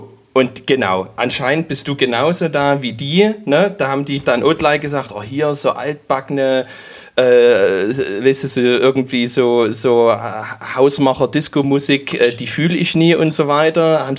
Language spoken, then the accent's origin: German; Saxony, Germany; so ist eben Hip-Hop bei uns im Erzgebirge entstanden, ne?